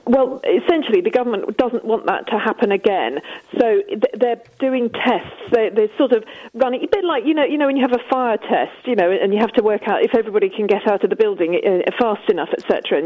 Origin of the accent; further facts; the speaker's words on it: London, United Kingdom; I'm also from Notting Hill, central London, in the sunshine currently.